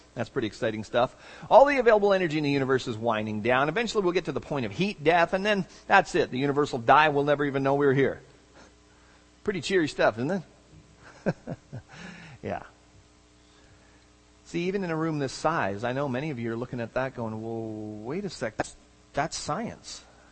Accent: Canada; He's British, I'm Canadian, you know?

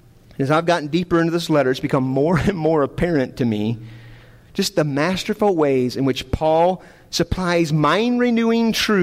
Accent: Michigan, United States; I'm from Michigan, and there's not a greater hate-filled, chest-thumping, trash-talking rivalry than Michigan-Ohio State rivalry.

